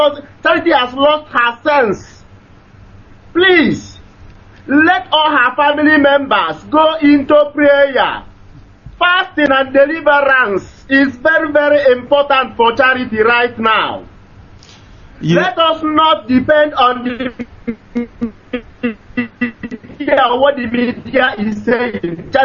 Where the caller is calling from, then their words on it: Delhi, India; I'm calling from India, Delhi.